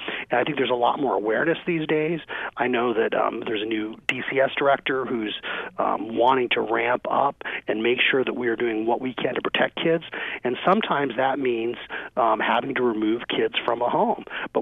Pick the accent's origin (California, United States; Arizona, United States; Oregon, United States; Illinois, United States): Arizona, United States; I'm a middle-class kid. I grew up here in Arizona.